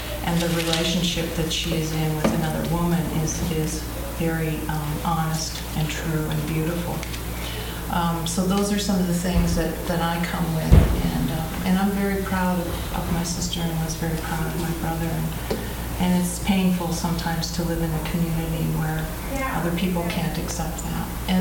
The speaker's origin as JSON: {"language": "English", "region": "Michigan", "country": "United States", "said": "from Michigan."}